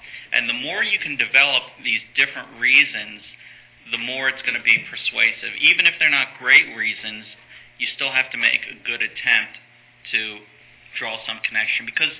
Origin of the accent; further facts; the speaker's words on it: Seattle, Washington, United States; I'm from Seattle, you know, I worked there.